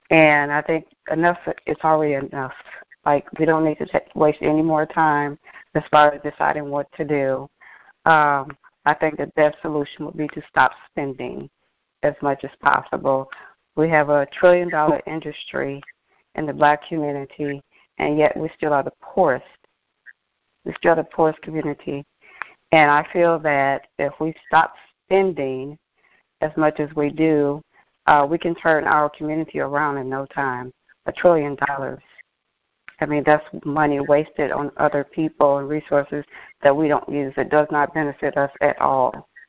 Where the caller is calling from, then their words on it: Dallas, Texas, United States; I'm calling from Dallas.